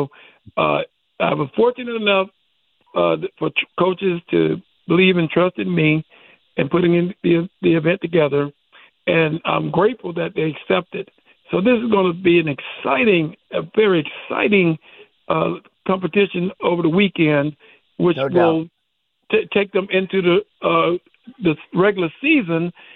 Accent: Florida, United States; I'm from North Florida, but you and I both know.

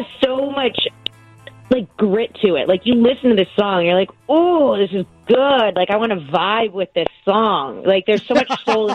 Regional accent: Arizona, United States; I grew up in Arizona, and I'm telling you, like, I grew up golfing as well

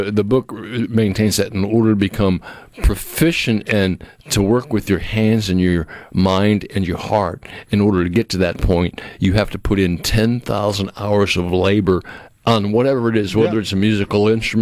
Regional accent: New England, United States; I absolutely love living on slab foundations where I grew up in New England where everything was a basement.

